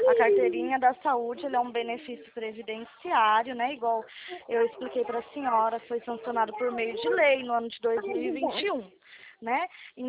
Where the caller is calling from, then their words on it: Florianópolis, Santa Catarina, Brazil; Não, eu falo aqui de Florianópolis.